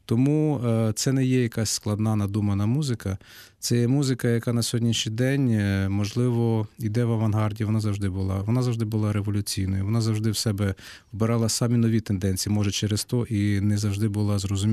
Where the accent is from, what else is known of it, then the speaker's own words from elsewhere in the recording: Lviv Oblast, Ukraine; now in Kyiv, Ukraine; я так само, я родом з-під Львова.